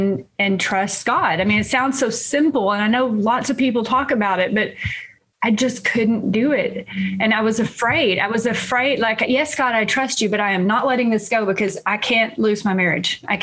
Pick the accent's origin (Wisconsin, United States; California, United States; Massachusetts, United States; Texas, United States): Texas, United States; And I don't know if it's just a function of East Texas, when I grew up here in East Texas, and I grew up here Baptist, and I left that faith behind.